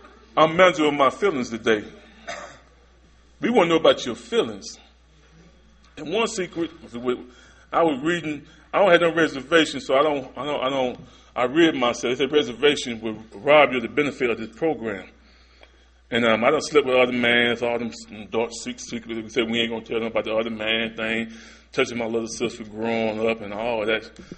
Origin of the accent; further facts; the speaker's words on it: Goldsboro, North Carolina, United States; born and raised in North Carolina. So a lot of y'all from D.C. might know about Goldsboro, North Carolina, a little small town. That's where I'm from. My grandmama raised me